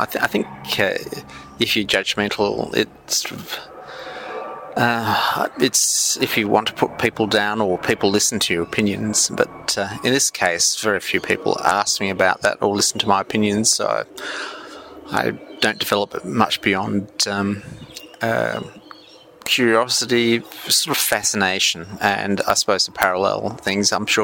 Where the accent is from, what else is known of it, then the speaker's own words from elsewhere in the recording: Australia; I'm Australian, but from an Irish Catholic convict background.